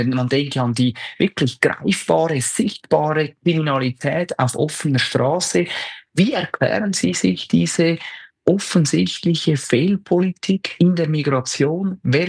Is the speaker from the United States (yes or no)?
no; Switzerland; aus demokratischer Perspektive, als Schweizer gesprochen